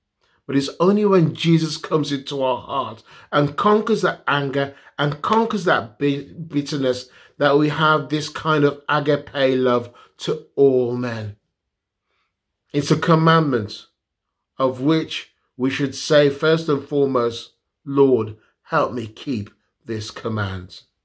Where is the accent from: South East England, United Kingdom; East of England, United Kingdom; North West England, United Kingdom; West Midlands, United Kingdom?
West Midlands, United Kingdom; Wolverhampton; That was my life growing up in Wolverhampton.